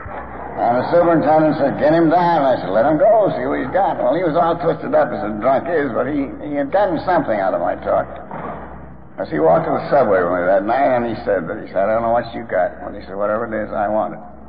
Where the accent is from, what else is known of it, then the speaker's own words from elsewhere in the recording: Albany, New York, United States; I decided I'd better go back to Albany, my hometown, where I'd made such a mess of things, and where I had so many amends to make.